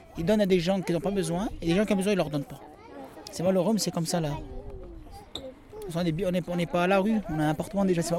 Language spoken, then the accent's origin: French; Fontaine, Auvergne-Rhône-Alpes, France; J'ai grandi sur Fontaine depuis que je suis petit. C'est une ville comme tout le monde. C'est une petite ville où il y a des activités, on peut jouer, on a l'espace.